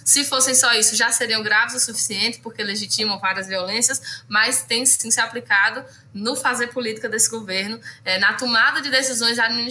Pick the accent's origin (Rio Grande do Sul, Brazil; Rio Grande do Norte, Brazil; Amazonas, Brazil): Rio Grande do Norte, Brazil; lá no meu estado do Rio Grande do Norte